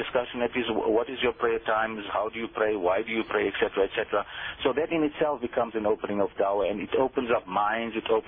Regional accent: South Africa; as South African Muslims, we cannot expect to influence outcomes in a democracy if we choose to remain conspicuously absent in democratic institutions.

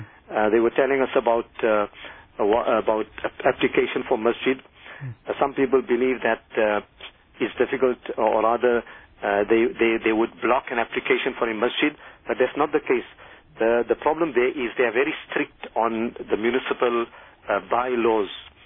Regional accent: South Africa; But still, we, as the South African Muslims, of course, Islam is long here in South Africa, over 300 years.

